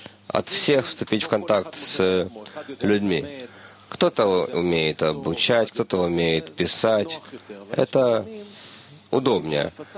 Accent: Beersheba, Southern District, Israel; Я из Бершевы.

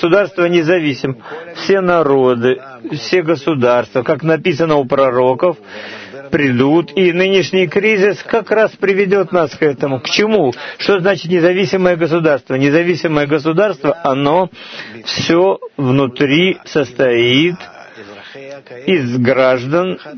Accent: Karkur, Haifa District, Israel; я из Каркур.

